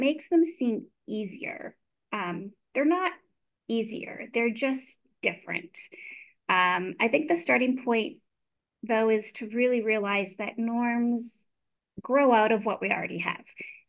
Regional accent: Canada; I don't specialize in Canada, but I am Canadian

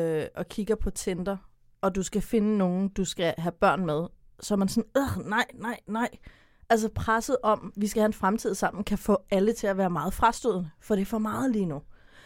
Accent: Jutland, Denmark; accent: Jutlandic; jeg taler automatisk jysk, mit jyske toneleje er automatisk lavt, mit københavnske toneleje er automatisk højt.

